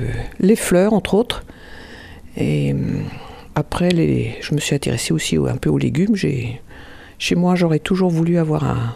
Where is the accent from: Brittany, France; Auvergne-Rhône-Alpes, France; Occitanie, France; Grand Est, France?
Brittany, France; Gouesnou; je viens de Gouesnou, donc à peu près, en kilomètres, je ne sais pas combien ça fait d'ici, 4 km à peine, je pense.